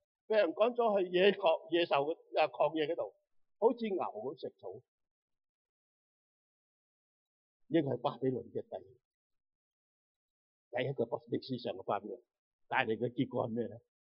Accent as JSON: {"language": "Chinese", "country": "China", "said": "我们中国人都做很多神出来的，关公是啦，孔子是啦"}